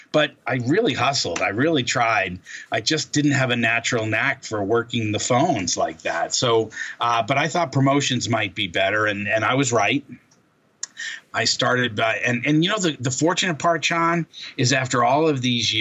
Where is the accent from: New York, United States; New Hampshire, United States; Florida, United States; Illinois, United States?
New Hampshire, United States; now in San Diego, United States; And I'm from New Hampshire, and I was migrating my way out west. Eventually wound up here in San Diego.